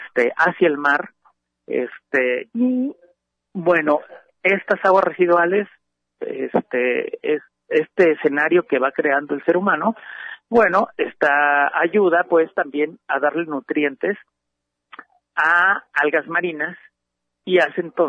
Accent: Mexico; como mexicanos

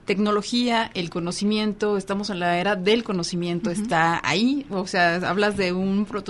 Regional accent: Mexico; cómo buscar esa información y ese conocimiento para educarnos, reeducarnos como mexicanos

